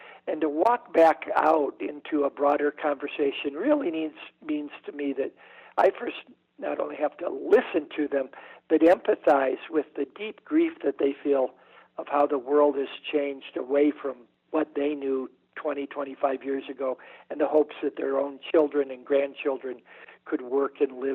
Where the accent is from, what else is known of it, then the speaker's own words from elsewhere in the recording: Midwest, United States; but it is where I grew up in the Midwest, where farmers are out on their tractors plowing and disking Roundup Ready weeds